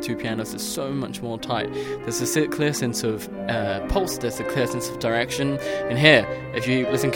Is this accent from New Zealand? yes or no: yes; New Zealand; I'm from New Zealand.